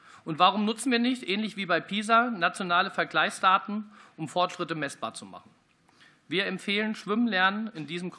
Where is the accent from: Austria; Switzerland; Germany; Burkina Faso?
Germany; Wetzlar, Hesse; Ich komme aus Wetzlar